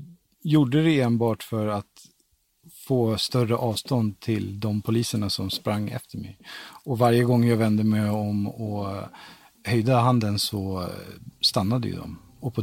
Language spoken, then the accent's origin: Swedish; Hässelby, Stockholm County, Sweden; Alltså jag är uppväxt i Hässelby från grunden och botten, och sen så när jag flyttade, eller när vi flyttade till Valdemarsvik med vår familj.